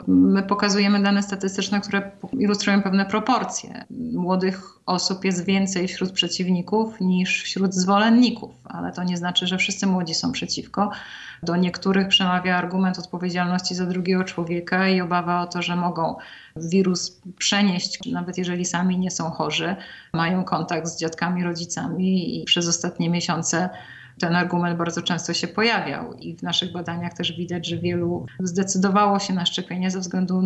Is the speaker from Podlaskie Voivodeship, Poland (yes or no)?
yes; Białystok, Podlaskie Voivodeship, Poland; Pochodzę z Białegostoku i często tam bywam.